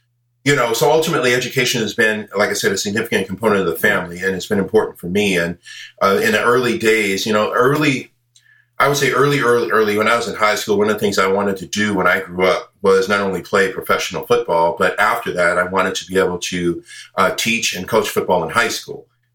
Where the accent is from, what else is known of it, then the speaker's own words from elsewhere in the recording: Los Angeles, California, United States; So I grew up here in Los Angeles. You know, I also went to college here in Los Angeles at UCLA, go Bruins.